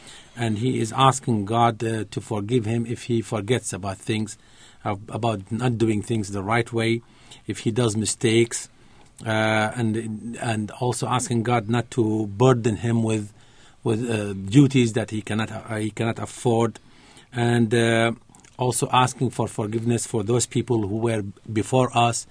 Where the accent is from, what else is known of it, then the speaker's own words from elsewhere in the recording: Baghdad, Baghdad Governorate, Iraq; English is a second language; But we were originally from a small city on the west side of Iraq. But I was born there. I was raised there. I finished my school also, my BSc in Baghdad University.